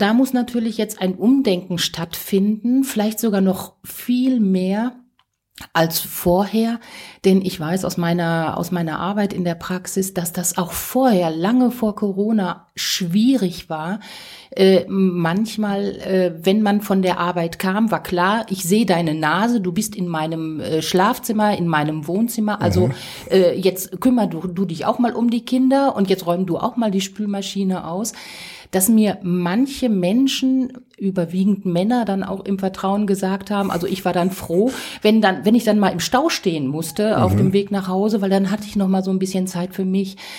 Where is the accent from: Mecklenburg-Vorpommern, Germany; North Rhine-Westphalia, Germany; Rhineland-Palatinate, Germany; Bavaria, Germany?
North Rhine-Westphalia, Germany; ich komme aus dem Ruhrgebiet